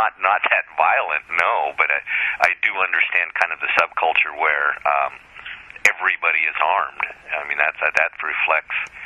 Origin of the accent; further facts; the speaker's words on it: Wyoming, United States; when I was growing up in Wyoming and in the Mountain West